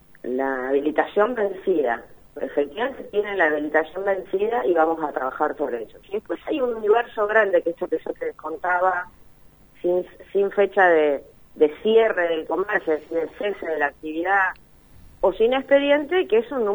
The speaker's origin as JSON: {"language": "Spanish", "town": "La Plata", "region": "Buenos Aires Province", "country": "Argentina", "said": "que nosotros que somos platenses sabemos que por ahí se alquila mil veces"}